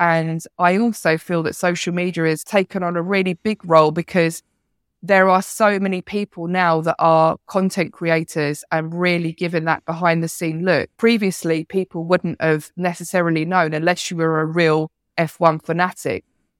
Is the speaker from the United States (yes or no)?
no; United Kingdom; I'm British. I grew up on Formula One.